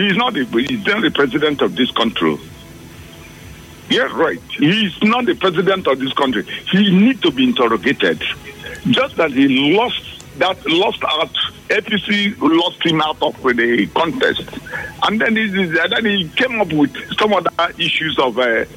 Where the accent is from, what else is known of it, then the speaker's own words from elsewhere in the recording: Nigeria; I'm just telling, I'm a Nigerian.